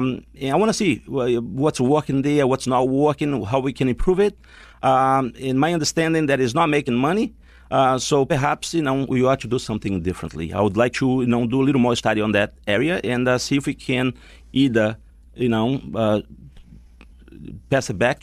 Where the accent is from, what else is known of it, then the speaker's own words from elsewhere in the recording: Brazil; I'm originally from Brazil, and my grandfather on my mother's side was Brazilian Indian, and on my father's side, of Portuguese, background.